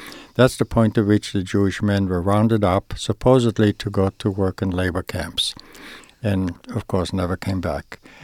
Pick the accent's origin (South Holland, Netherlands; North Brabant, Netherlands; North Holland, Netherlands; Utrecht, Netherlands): South Holland, Netherlands; The Hague; I was born in The Hague, and I lived in The Hague.